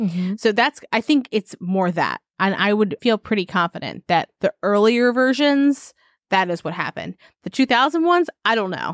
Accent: North Carolina, United States; I'm from North Carolina.

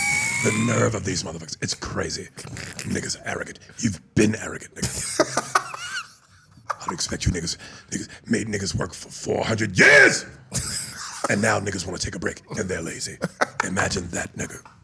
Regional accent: New York, United States; an Aries, and yeah, I'm an alpha male, and I'm from New York.

